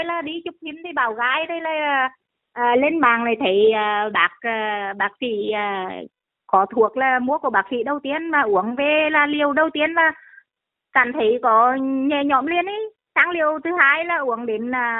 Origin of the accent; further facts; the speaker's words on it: Vũ Quang, Hà Tĩnh, Vietnam; now in Vung Tau, Vietnam; Dạ, huyện Vũ Quang Hà Tĩnh, nhưng mà lấy vào ở với con ở Vũng Tàu.